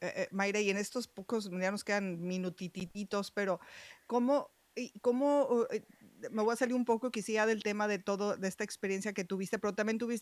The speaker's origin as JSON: {"language": "Spanish", "country": "Mexico", "said": "tú y yo, que somos de México"}